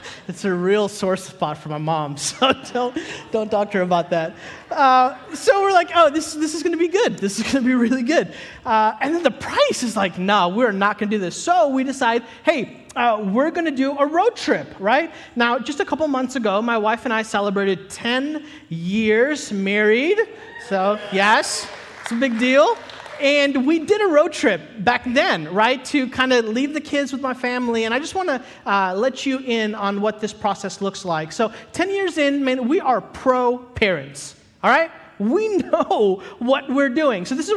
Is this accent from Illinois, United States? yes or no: yes; Chicago, Illinois, United States; I grew up in Chicago. We got any Chicago, like, four people in the back?